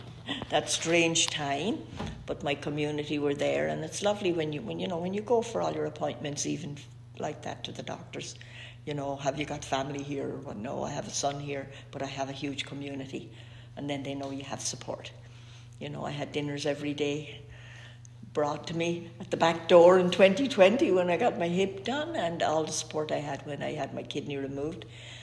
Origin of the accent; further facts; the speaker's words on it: Ireland; now in Canada; I came from Ireland, so my traveling was mostly back to Ireland.